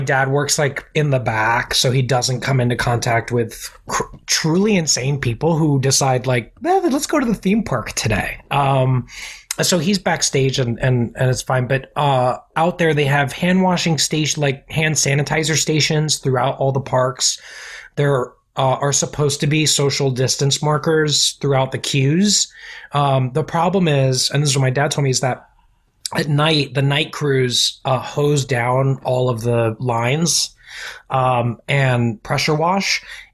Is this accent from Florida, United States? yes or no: yes; Orlando, Florida, United States; also born or lived in Staten Island; Well, oh, wow. I was born in Staten Island.